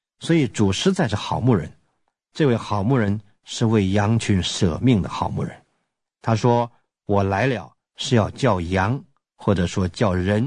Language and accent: Chinese; China; 用我们中国人常说的，就是潜移默化